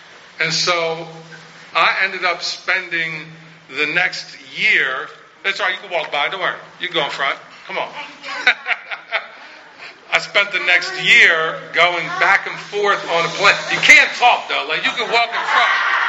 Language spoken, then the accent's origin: English; Philadelphia, Pennsylvania, United States; I'm like, man, I'm from Philly. I ain't never leaving Philly.